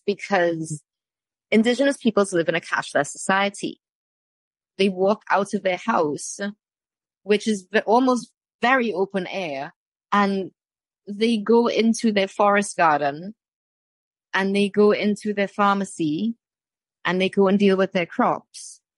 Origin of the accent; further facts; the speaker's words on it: Jamaica; accent: Jamaican; Now, when my Jamaican accent slightly comes out a little bit, you understand I'm being serious, and it's a terrible one too.